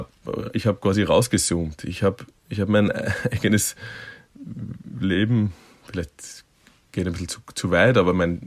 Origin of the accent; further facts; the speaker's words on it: Vienna, Austria; nein, Austria, Vienna, Austria.